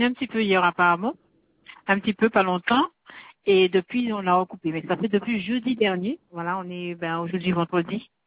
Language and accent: French; Guadeloupe, France; Moi, j'ai honte de dire que je suis guadeloupéenne maintenant.